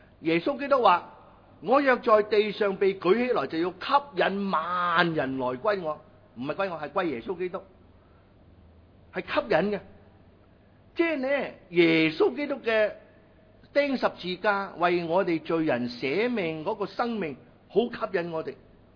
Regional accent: Guangdong, China; 但系我哋广东人读会咁读

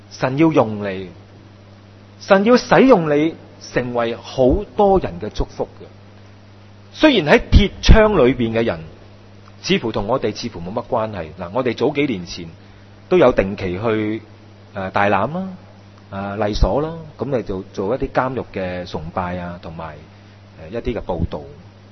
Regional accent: Hong Kong; 鼓励我哋中国人啊，我相信包括我哋香港人啊

